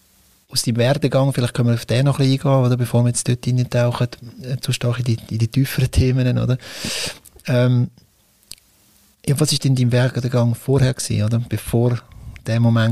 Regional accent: Switzerland; first language Swiss German; ich wechsle jetzt auf Schweizerdeutsch, weil das ist unsere Muttersprache

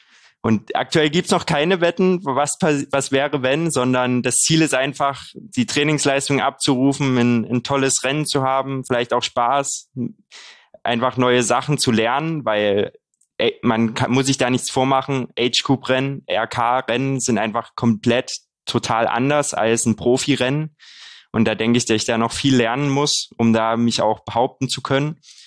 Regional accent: Haselbachtal, Saxony, Germany; Ja, mein Heimatort, das kleine Dorf Haselbachtal, die Gemeinde Haselbachtal kommt aus dem Speckgürtel von Dresden

